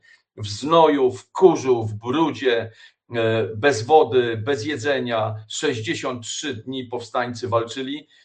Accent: Warsaw, Masovian Voivodeship, Poland; No ja jako stary warszawiak

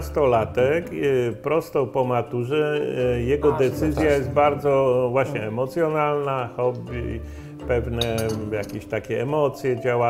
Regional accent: Kraków, Lesser Poland, Poland; born there; Moi rodzice mieszkali w Krakowie, ja się urodziłem w Krakowie

